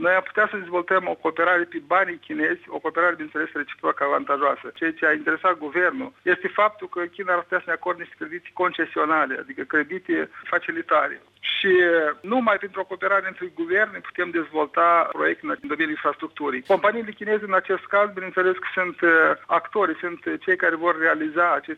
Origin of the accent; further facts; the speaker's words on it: Moldova; Când spun că sunt din Moldova, foarte mult asociază Moldova cu vinurile.